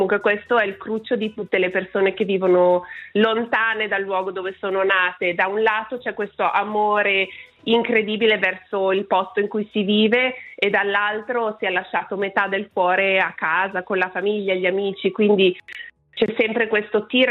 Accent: Canobbio, Ticino, Switzerland; moved away as an adult; now in Australia; sono nata a Lugano, precisamente a Canobbio, ho fatto tutte le scuole in Svizzera, sono ticinese di diverse generazioni e per caso sono finita in Australia per imparare l'inglese

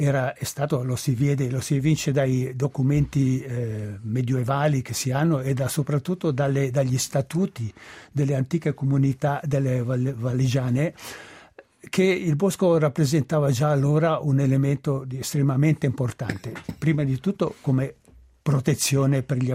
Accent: Locarno, Ticino, Switzerland; born there; Io sono nato a Locarno, però di provenienza delle Cento Valli, di Rasa per la precisione, e a Rasa trascorrevo tutti gli estati, due mesi e mezzo, in mezzo alla natura, in mezzo al bosco praticamente

